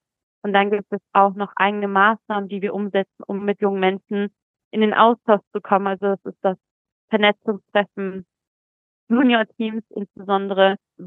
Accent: Lower Saxony, Germany; ich komme aus Niedersachsen

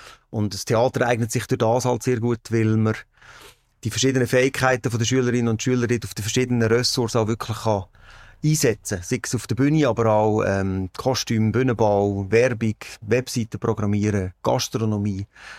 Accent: Sempach, Lucerne, Switzerland; Also aufgewachsen, ja, ich bin mit 4 sind wir auf Sempach gekommen. Also als ich 4 war, so. Und ja, darum, also meine ganze Erinnerung schon an Sempach. Ich bin, ich habe die ganze Kindheit gefühlt dort verbracht.

